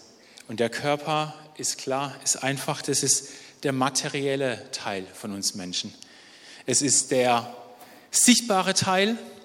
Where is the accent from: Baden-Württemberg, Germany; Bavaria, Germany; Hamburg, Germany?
Baden-Württemberg, Germany; Steinmauern; Also wir haben die Murgmündung bei uns in Steinmauern.